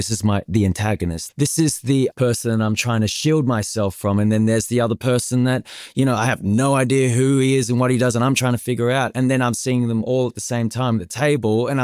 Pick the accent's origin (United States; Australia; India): Australia; And Robert, you probably haven't even heard me speak this long as an Australian.